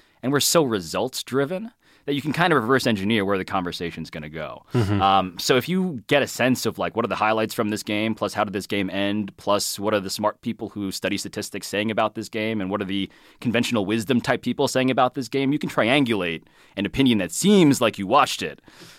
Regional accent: Manhattan, New York, United States; I'm from Manhattan. Born and raised.

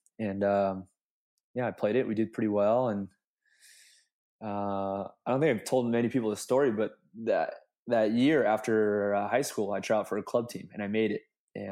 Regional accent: Long Beach, California, United States; I grew up in Long Beach, California.

